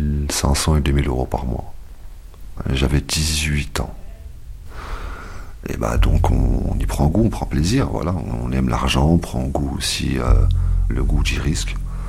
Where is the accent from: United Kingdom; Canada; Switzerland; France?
France; Normandy; j'ai 38 ans, j'ai grandi en Normandie.